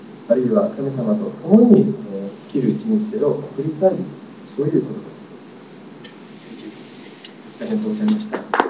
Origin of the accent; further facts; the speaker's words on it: United States; 私は実はアメリカで教会で育ちましたから、